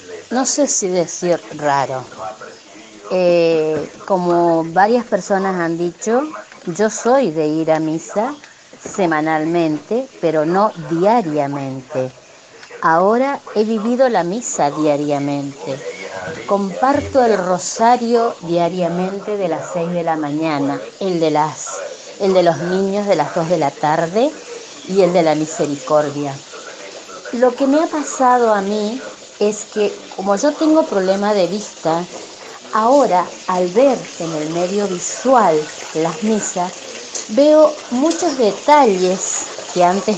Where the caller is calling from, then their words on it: General Alvear, Mendoza, Argentina; de General Alvear, Mendoza.